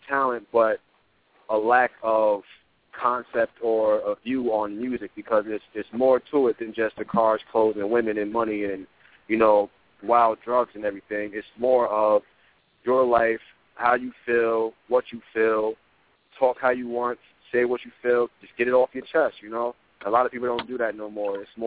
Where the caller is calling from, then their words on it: Albany, New York, United States; I'm calling in from Albany, New York, upstate.